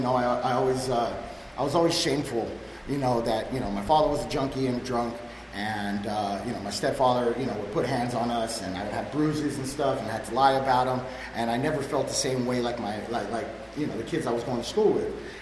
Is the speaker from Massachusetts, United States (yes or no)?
no; Hollywood, California, United States; And a little bit about me. I grew up in the Hollywood area.